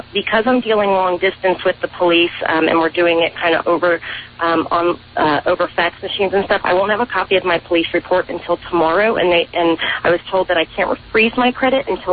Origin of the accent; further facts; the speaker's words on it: Atlanta, Georgia, United States; now in Houston, United States; I'm from Atlanta, and but I live in Texas now, and I live in Houston